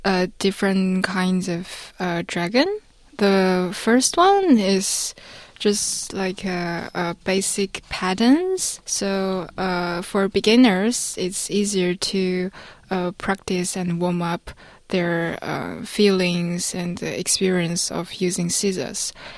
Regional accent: Nanjing, Jiangsu, China; English is a second language; So I'm from Nanjing. It's the Asian capital of six dynasties. And it's also currently the capital of Jiangsu province.

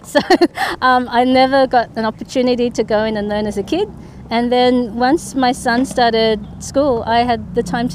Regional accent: New South Wales, Australia; When I was growing up in the Northern Beaches, I actually lived near a skate park

